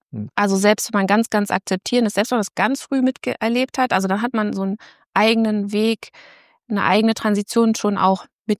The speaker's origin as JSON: {"language": "German", "region": "Berlin", "country": "Germany", "lives_now": "Bielefeld, Germany", "said": "ich komme aus Berlin"}